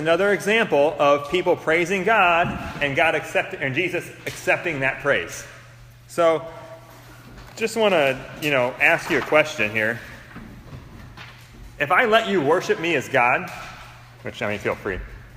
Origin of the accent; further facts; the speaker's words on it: Iowa, United States; We're not maybe the smartest people out here, and we're from Benton County, so you Tama County people can look down at us.